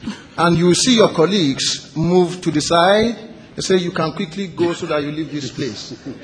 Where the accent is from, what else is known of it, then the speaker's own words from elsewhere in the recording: Nigeria; Thank you. … from Nigeria.